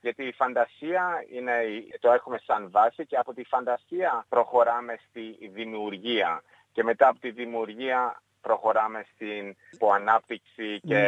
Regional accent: Gold Coast, Queensland, Australia; also born or lived in Melbourne; Αυτοί είχαν έρθει η Ελλάδα μετανάστες ξεχωριστά και γνωριστήκανε Μελβούρνη, παντρευτήκανε εκεί, εγώ γεννήθηκα εκεί. Μετά μεγάλωσα εγώ στο Gold Coast, Χρυσή Ακτή, στο Queensland.

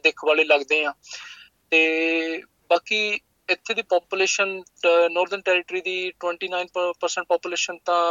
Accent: Hoshiarpur, Punjab, India; now in Alice Springs, Australia; ਮੈਂ ਹੁਸ਼ਿਆਰਪੁਰ ਤੋਂ ਆ, ਖਾਸ ਹੁਸ਼ਿਆਰਪੁਰ ਤੋਂ ਹੀ ਆ। ਤੇ ਮੇਰਾ ਇੱਥੇ ਮੈਂ ਇਕੱਲਾ ਹੀ ਰਹਿੰਦਾ, ਤੇ ਮੇਰੀ ਮੋਸਟਲੀ ਫੈਮਿਲੀ ਜ਼ਿਆਦਾਤਰ ਕੈਨੇਡਾ ਰਹਿੰਦੀ ਆ, ਤੇ ਕੁਛ ਫੈਮਿਲੀ ਮੇਰੀ ਇੰਡੀਆ ਹੀ ਆ, ਤੇ ਇਕੱਲਾ ਹੀ ਆ ਮੈਂ ਇੱਥੇ ਐਲਿਸ ਸਪ੍ਰਿੰਗ 'ਚ।

